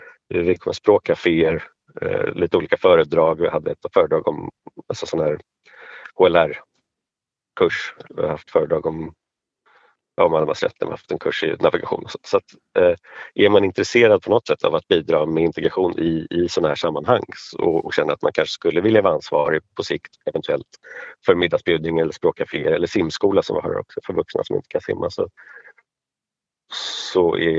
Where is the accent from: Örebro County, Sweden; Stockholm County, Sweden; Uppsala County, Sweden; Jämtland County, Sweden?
Stockholm County, Sweden; Stockholm; Ja, alltså i och med att jag är stockholmare och bor i Stockholm